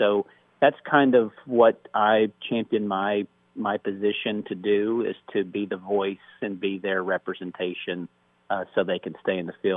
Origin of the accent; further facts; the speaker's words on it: Oklahoma, United States; And so I'm originally from Oklahoma, was born and raised in South Central Oklahoma and graduated from Oklahoma State University